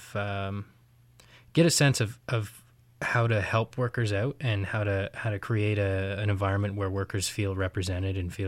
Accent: Ontario, Canada; Well, I grew up down near Windsor, near Chatham area. And kind of grew up in a blue-collar, working-class family.

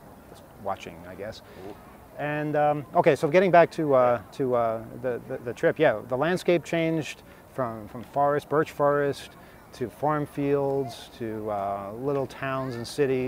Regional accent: United States; I am American, and you know, I haven't had any issues with people about anything.

